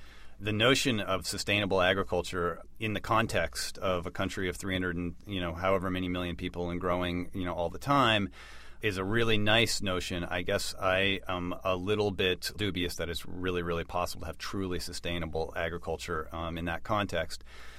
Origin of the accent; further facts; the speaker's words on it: St. Albans, Vermont, United States; Well, I grew up in Vermont. I was born in the northwestern Vermont town of St. Albans into a sort of a dairy farming community.